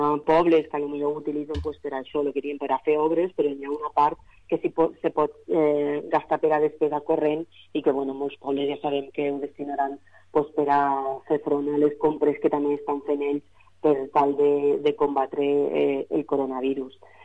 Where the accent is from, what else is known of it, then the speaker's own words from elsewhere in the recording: Càlig, Valencian Community, Spain; en el cas del meu poble, jo soc de Càlig